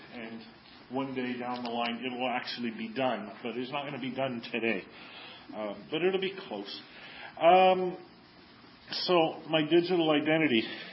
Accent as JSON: {"language": "English", "town": "Montreal", "region": "Quebec", "country": "Canada", "said": "I am originally from Montreal, and so Montreal always is and always will be home for me."}